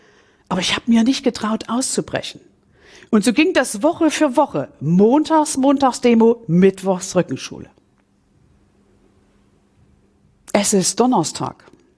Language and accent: German; East Germany, Germany; born there; ich bin im Osten von Deutschland geboren. Ich war so eine richtig typische Ossitusse